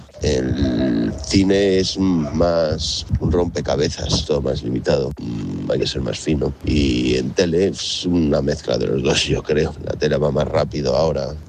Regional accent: Spain; also born or lived in United Kingdom; Yo creo que ser español, incluso siendo británico, es un gran momento. Y para mí, pues eso, por lo inesperado y porque el inglés es mi tercera lengua.

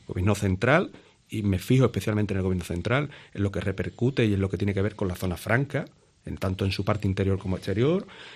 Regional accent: Cádiz, Andalusia, Spain; algo que yo escuchaba de pequeño, que en Cádiz no había espacio, por su propia singularidad geográfica

